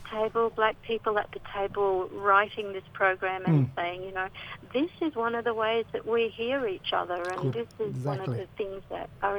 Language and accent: English; Camooweal, Queensland, Australia; I grew up on cattle stations around the north, you know, the Northern Territory, Queensland border. I grew up around Camarwheel. And my dad didn't have a lot of standard Australian English. My dad spoke our own languages. My mum was also Aboriginal.